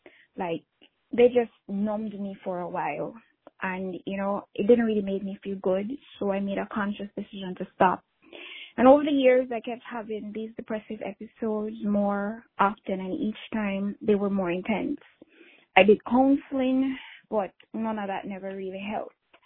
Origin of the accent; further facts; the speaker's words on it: Florida, United States; I'm from Florida.